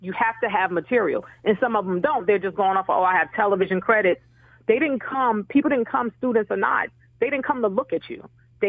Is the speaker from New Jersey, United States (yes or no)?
yes; New Jersey, United States; I started comedy in D.C., but, you know, I'm from North New Jersey.